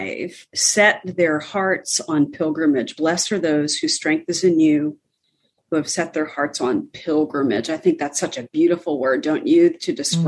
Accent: Pennsylvania, United States; born there; I think because I came from a family that wasn't a Christian family. I was born in Pennsylvania and we were pleasant pagans.

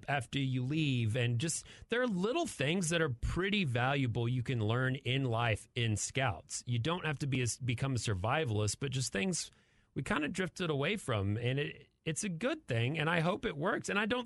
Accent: Amarillo, Texas, United States; I'm from Amarillo.

